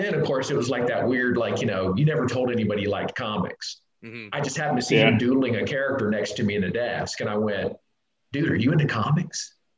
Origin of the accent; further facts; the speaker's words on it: Florida, United States; I grew up in Florida, so that's where I started out. I was an Army brat, so I moved around quite a bit.